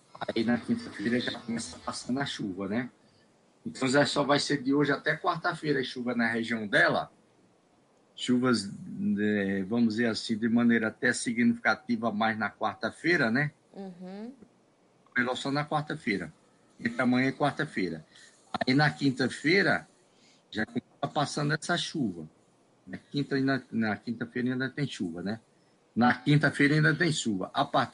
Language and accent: Portuguese; Bahia, Brazil; Eu sou da Bahia